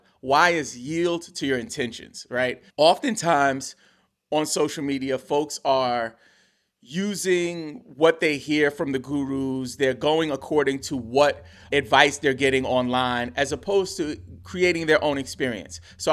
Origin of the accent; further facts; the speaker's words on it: New York City, New York, United States; my parents were immigrants, right? So I grew up in New York City, clueless to my socioeconomic status.